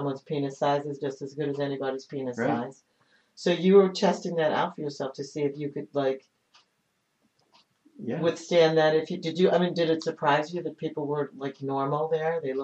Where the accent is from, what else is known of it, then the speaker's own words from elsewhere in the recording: New York, United States; I'm from New York, so I used to go to Long Beach and Jones Beach.